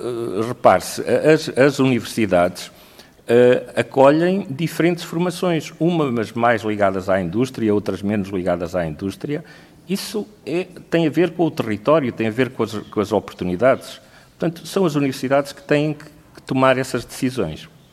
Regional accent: Coimbra, Centro, Portugal; born there; Eu nasci em Coimbra, e, portanto, gosto muito da cidade.

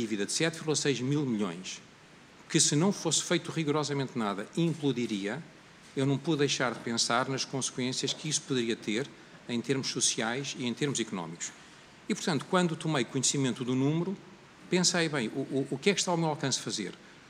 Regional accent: Portugal; Eu sou português, nasci em 1957, toda a minha vida trabalhei e vivi em Portugal.

